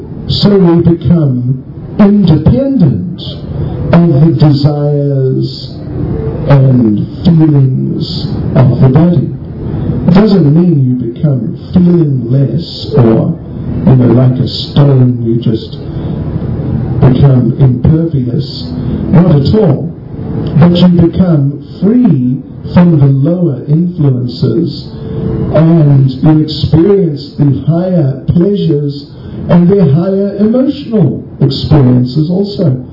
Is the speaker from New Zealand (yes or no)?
yes; New Zealand; So now I'm from New Zealand, I can be both an All Black and a springbok.